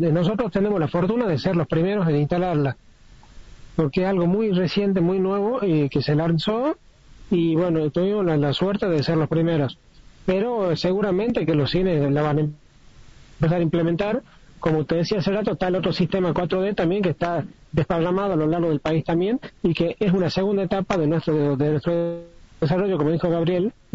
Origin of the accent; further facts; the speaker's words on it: Tucumán, Argentina; now in Córdoba, Argentina; soy de Tucumán, pero vivo en Córdoba, ¿sí? En este momento estoy en Tucumán, vivo en Córdoba